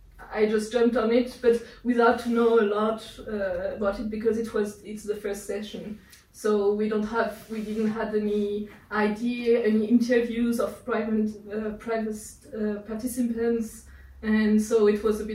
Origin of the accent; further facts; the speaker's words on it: Marseille, Provence-Alpes-Côte d'Azur, France; English is a second language; it was also related to my hometown, Marseille